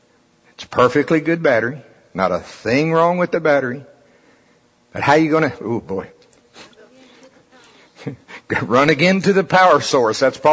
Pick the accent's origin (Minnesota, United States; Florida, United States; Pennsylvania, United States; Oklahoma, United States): Oklahoma, United States; Shawnee; Now again, I'm from Shawnee. Come on. Pottawatomie County.